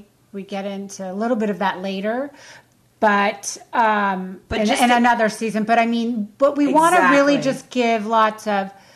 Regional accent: East Coast, United States; I'm from the East Coast. I grew up in the East Coast. I survived many summers with mosquito bites that made me look like I had the chicken pox.

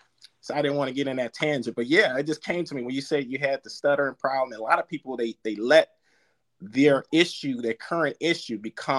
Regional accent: Detroit, Michigan, United States; I'm from Detroit.

